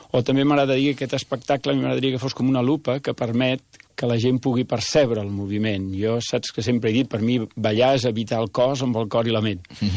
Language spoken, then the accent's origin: Catalan; Barcelona, Catalonia, Spain; jo vaig jugar a futbol amb categoria amateur, amb el CP de Sarrià, que era l'equip del meu barri, fins als 21 anys